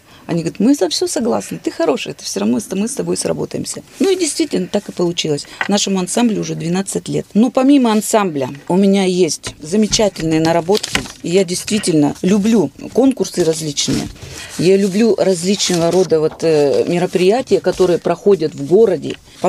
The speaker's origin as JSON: {"language": "Russian", "town": "Irkutsk", "region": "Irkutsk Oblast", "country": "Russia", "tie": "born or raised there", "said": "родилась в Иркутске, всю жизнь прожила в Иркутске, всю жизнь прожила в родном Рабочем. Это моя малая родина, и я горжусь этой родиной. И училась, и работала все там. Тюрьма рядом, дом рядом с тюрьмой."}